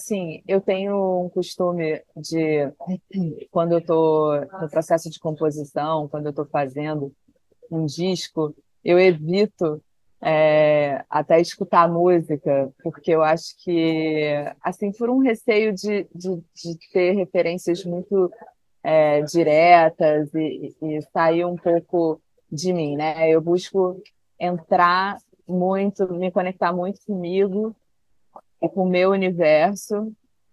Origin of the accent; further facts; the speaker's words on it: Rio de Janeiro, Brazil; born there; E depois tem esse regresso ao Rio, à minha cidade, um reapaixonamento, a cidade onde eu nasci.